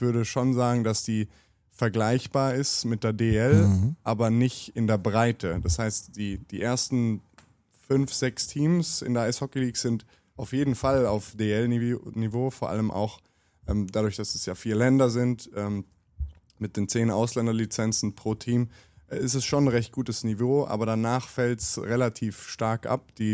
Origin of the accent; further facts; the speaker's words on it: Trentino-Alto Adige, Italy; Ich bin da in der Nähe aufgewachsen. Ritten ist zwar eher in Konkurrenz mit Bozen, also mein Heimatverein